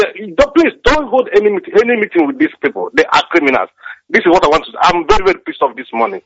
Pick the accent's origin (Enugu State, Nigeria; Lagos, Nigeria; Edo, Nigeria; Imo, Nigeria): Imo, Nigeria; Umudi; now in London, United Kingdom; I'm from Umudi in Olo, the Nigerian government, Imo State, Biafra land.